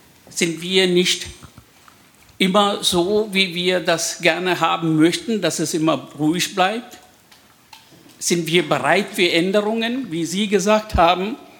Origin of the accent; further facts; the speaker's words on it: India; Ich stamme aus Indien.